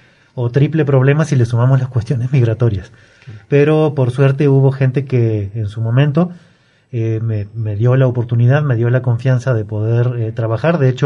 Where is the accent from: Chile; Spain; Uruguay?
Uruguay; Estudié la carrera en la Universidad de la República, en Montevideo, Uruguay. Es la universidad pública de mi país de origen.